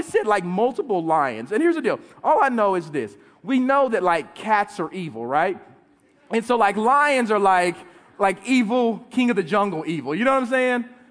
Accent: Oklahoma City, Oklahoma, United States; I'm from Oklahoma and Oklahoma City. If you don't know much about it, we have these things called tornadoes.

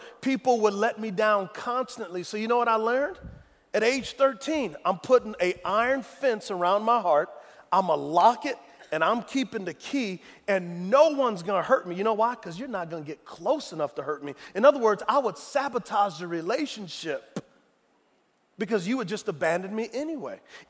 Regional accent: San Antonio, Texas, United States; I am from San Antonio, Texas, so I know Spanish words.

